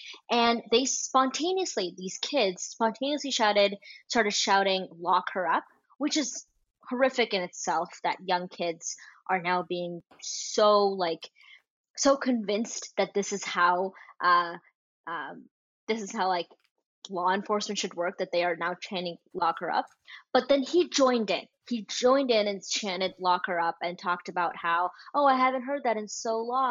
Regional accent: United States; But also as an American, I'm offended.

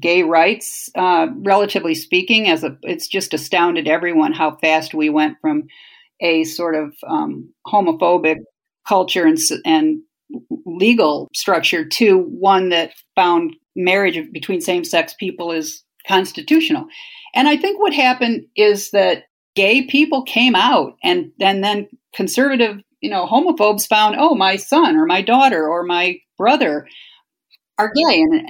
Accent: Toledo, Ohio, United States; we grew up in Ohio, older sisters who would drive all night to New York City. You know, New York City is a pretty scary place when you're coming from Toledo, Ohio

